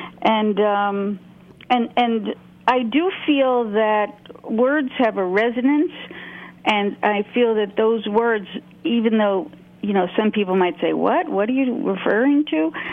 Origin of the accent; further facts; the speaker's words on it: Brooklyn, New York, United States; I grew up in Brooklyn. I grew up in small apartments.